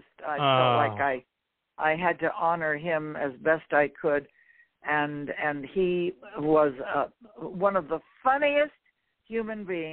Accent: Montreal, Quebec, Canada; born there; I was. I was born in Montreal.

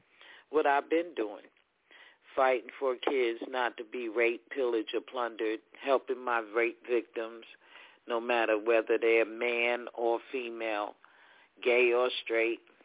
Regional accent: Ellenville, New York, United States; I'm from Ellenville, New York, the KKK capital of this state.

